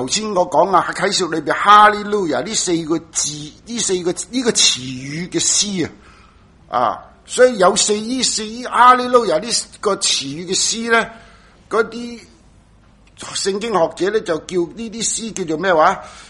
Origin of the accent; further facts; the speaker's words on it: Hong Kong; 所以咧，我哋中国人就真系要点啊？